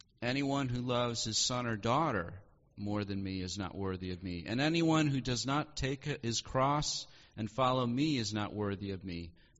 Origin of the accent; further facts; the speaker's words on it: Wisconsin, United States; now in New York, United States; I grew up in Wisconsin. There's not all nations necessarily represented in Wisconsin. Moving here to New York, I feel like I'm now in all nations.